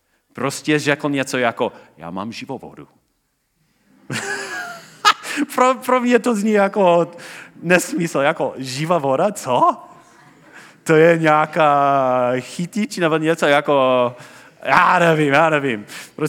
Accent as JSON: {"language": "Czech", "country": "United States", "second_language": "Czech", "said": "A když slyšel můj přízvuk, měl zájem. Začal mluvit se mnou v angličtině a měl různé politické otázky, protože v té době Donald Trump byl můj prezidenta."}